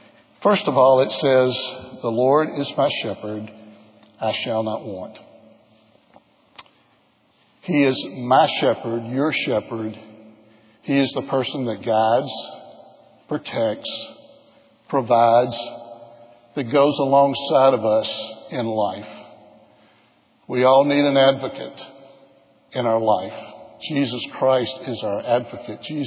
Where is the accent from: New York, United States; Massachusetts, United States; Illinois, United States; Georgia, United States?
Georgia, United States; Atlanta; I grew up in Atlanta that I have never been before.